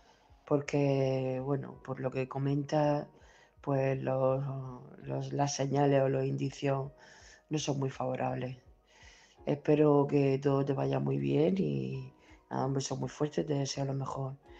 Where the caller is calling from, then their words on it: Murcia, Region of Murcia, Spain; de Murcia.